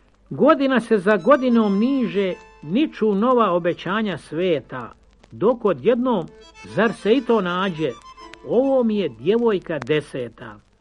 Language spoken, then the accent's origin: Serbian; Bosanska Krajina, Bosnia & Herzegovina; Ja sam svoje djetinjstvo proveo u Bosanskoj krajini.